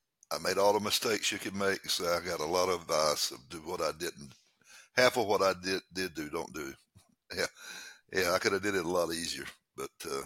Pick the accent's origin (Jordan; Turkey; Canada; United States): United States; North Carolina; I'm from North Carolina, in the eastern part of the state.